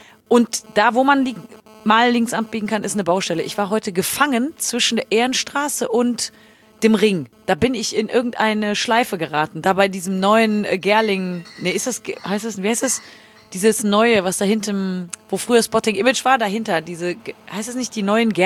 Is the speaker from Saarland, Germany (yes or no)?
no; Cologne, North Rhine-Westphalia, Germany; born or raised there